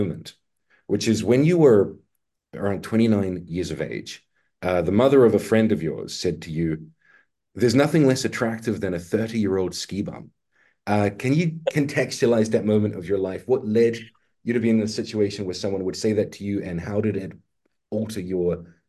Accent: Auckland, New Zealand; I'm from Auckland.

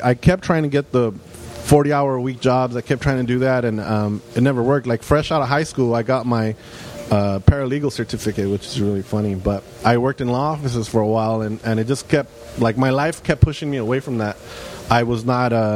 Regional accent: Los Angeles, California, United States; Well, that's Alma, but two blocks over on I grew up on Dittman and Winter Street. Oh. But just two blocks out of Boyle Heights and right at the edge of where the City Terrace Hills start. But it's literally unincorporated LA, so I'm East LA.

